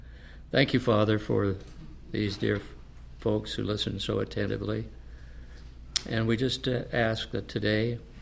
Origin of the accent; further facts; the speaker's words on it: Santa Barbara, California, United States; But Santa Barbara, which is my hometown, had terrible fires just a few months ago.